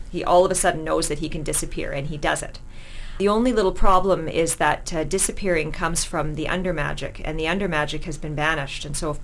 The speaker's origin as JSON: {"language": "English", "town": "Vancouver", "region": "British Columbia", "country": "Canada", "tie": "born or raised there", "lives_now": "Penticton, Canada", "said": "I live in Penticton right now, but I was born and raised in Vancouver. Went to UBC a long time ago in English literature, and I'm back at UBC again now as a master's student in creative writing."}